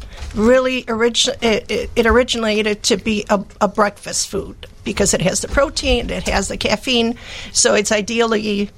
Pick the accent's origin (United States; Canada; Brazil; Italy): Italy; Cosenza, Calabria; I'm from Calabria.